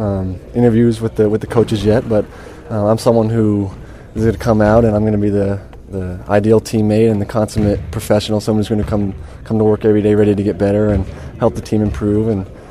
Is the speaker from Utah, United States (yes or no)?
yes; Salt Lake City, Utah, United States; growing up in Salt Lake City, I was a huge Jazz fan as a kid